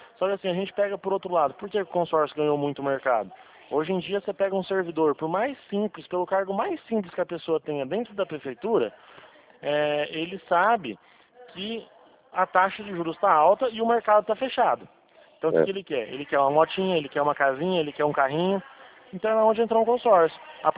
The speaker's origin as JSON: {"language": "Portuguese", "town": "Presidente Prudente", "region": "São Paulo", "country": "Brazil", "said": "Eu sou do estado de São Paulo, região de Presidente Prudente."}